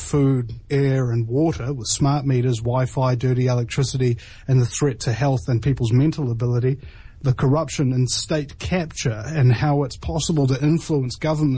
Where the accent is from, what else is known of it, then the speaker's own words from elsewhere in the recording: New Zealand; I'm got more YouTube subscribers than the New Zealand Herald TV in New Zealand, our equivalent of the New Yor